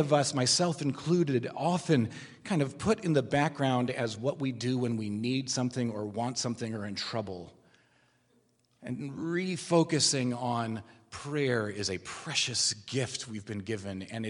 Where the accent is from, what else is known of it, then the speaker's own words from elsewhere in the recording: Illinois, United States; she's from Chicago, I'm from Central Illinois